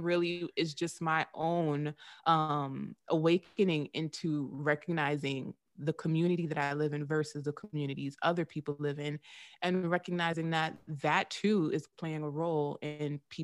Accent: Queens, New York, United States; So NYU is located in Manhattan, of course, but I grew up in Queens, and I grew up in an area that is significantly different from Manhattan.

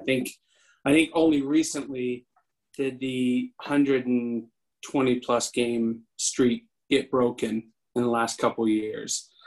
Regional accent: Ohio, United States; now in Tulsa, United States; I'm from Ohio.

